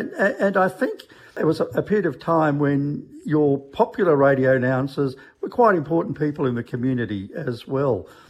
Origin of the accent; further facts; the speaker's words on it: Sydney, New South Wales, Australia; And I grew up in Sydney.